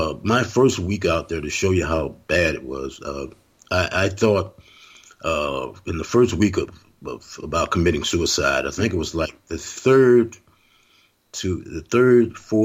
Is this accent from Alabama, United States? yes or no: no; New Orleans, Louisiana, United States; because I'm from New Orleans, and mm-hmm. New Orleans, we used to hearing jazz bands.